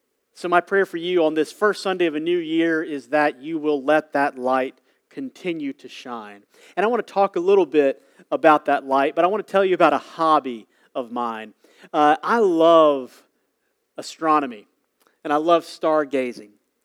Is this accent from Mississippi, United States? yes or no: yes; Hattiesburg, Mississippi, United States; And so I grew up in Hattiesburg, and Hattiesburg is a pretty good-sized city, and it's hard to see the stars at night in Hattiesburg.